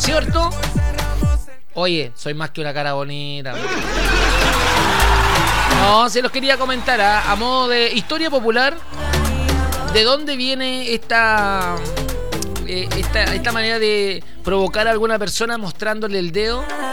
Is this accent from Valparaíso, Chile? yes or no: yes; Villa Alemana, Valparaíso, Chile; Yo soy de Villa Alemana